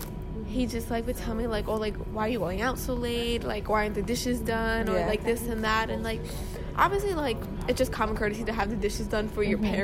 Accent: Queens, New York, United States; I'm like from the city life because I'm from Queens, so it's like more fast paced than up here.

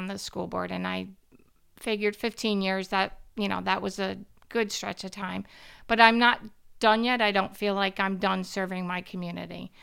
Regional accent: Troy, New York, United States; I'm born and raised in Lansingburg. I just live over a couple blocks away between on 8th Ave, between 102nd, 103rd.

